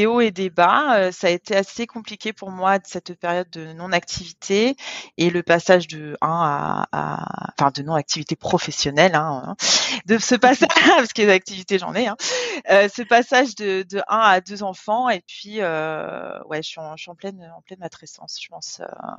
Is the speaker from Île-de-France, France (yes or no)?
no; Rouen, Normandy, France; moved away as an adult; now in Germany; j'ai 37 ans. Je suis franco-tchadienne. J'ai grandi à Rouen, en Normandie. Et je vis en Allemagne depuis 14 ans.